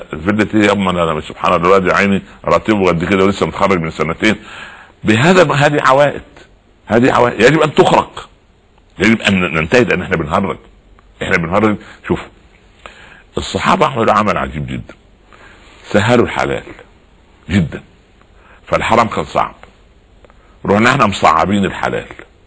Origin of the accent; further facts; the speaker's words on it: Egypt; يعني نضرب مثال تعودنا عليه كمصريين